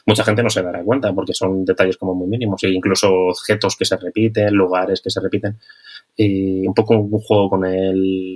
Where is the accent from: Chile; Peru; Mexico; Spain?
Spain; Ávila, Castile and León; Yo soy de Ávila y Ávila no deja de ser un pueblo grande también.